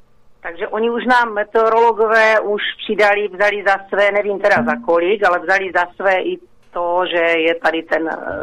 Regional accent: Otrokovice, Zlín Region, Czechia; já jsem z Otrokovic

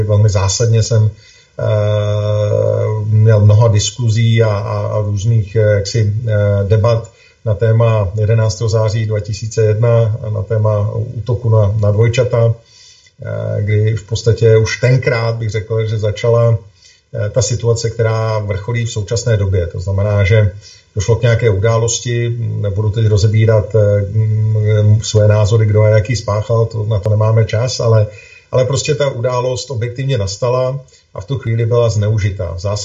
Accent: Hradec Králové, Hradec Králové Region, Czechia; moved away as an adult; Narodil jsem se v Hradci Králové, tam jsem chodil na základní školu i na gymnázium, pak jsem odešel do Prahy na právnickou fakultu

